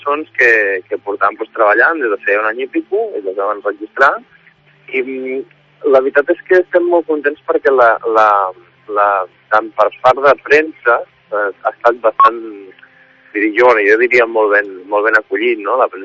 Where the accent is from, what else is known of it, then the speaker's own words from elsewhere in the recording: Barcelona, Catalonia, Spain; nosaltres som de Barcelona